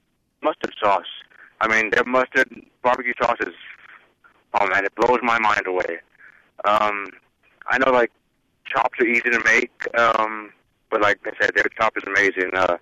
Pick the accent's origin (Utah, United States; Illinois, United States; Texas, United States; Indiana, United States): Texas, United States; San Antonio; I'm from San Antonio, and I would say the best barbecue here, hands down, is the Smoke Shack.